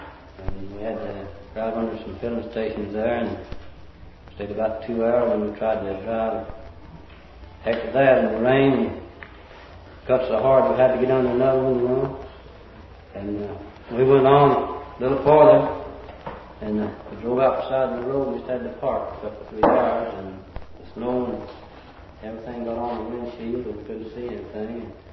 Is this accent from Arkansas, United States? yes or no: yes; Arkansas, United States; moved away as an adult; I'm from Arkansas. I left there 25th day of last March.